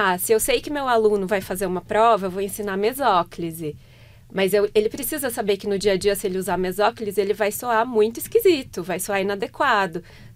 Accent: Minas Gerais, Brazil; Na região, eu sou de Minas Gerais, eu venho do sul de Minas, todo mundo fala muita dó.

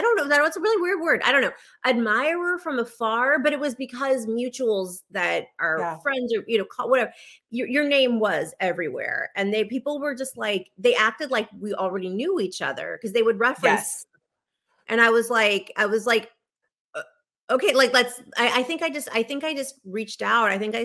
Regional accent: Los Angeles, California, United States; And I was one of the LA Weekly People of the Year, which was exciting. That's my hometown, you know.

